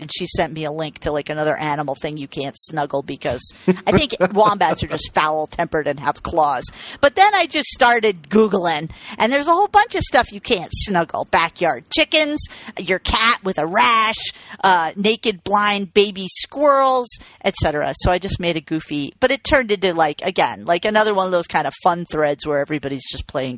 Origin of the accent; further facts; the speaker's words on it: Massachusetts, United States; And like I'm from Massachusetts, so, you know, I have feelings about it.